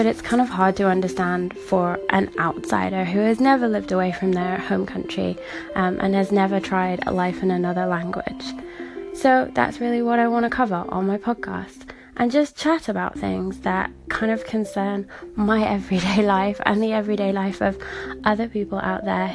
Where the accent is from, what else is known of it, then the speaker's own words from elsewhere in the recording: United Kingdom; now in Germany; I am a Brit living in the south of Germany, currently working as a freelance writer and content creator.